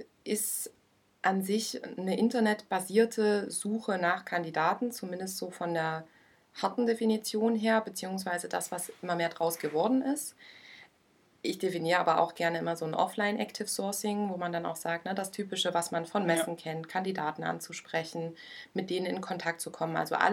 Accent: Saxony, Germany; now in Leipzig, Germany; Ich bin aufgewachsen im Erzgebirge und bin dann 2016 nach Leipzig gezogen

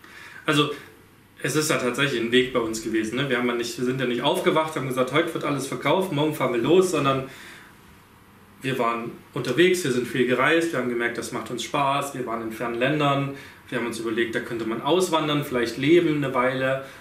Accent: Germany; durch gerade wir als Deutsche, die ja überall eigentlich hinreisen können

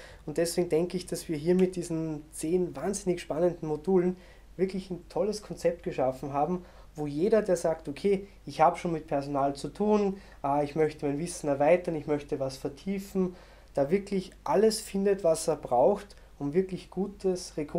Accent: Salzburg, Austria; ich komme aus Österreich, aus Salzburg

